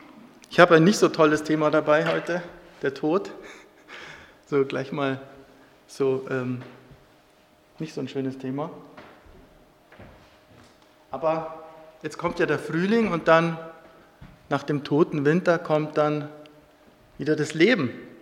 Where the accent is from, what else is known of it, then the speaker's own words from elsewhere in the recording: Munich, Bavaria, Germany; now in Taching, Germany; Also wir kommen eigentlich aus München, ich und meine Familie. Da bin ich vor 20 Jahren geboren, also wiedergeboren. Und vor 45 Jahren das erste Mal geboren.